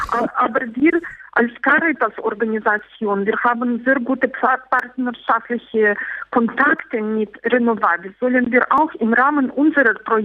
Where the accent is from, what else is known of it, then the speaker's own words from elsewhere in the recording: Belarus; Das sind zwei ökologische Probleme, die bei uns in Weißrussland existieren.